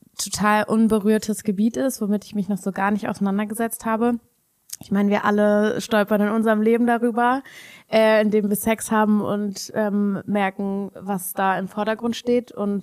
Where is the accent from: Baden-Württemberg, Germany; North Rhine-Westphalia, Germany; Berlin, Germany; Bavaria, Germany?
Berlin, Germany; Ich bin auch in Berlin aufgewachsen.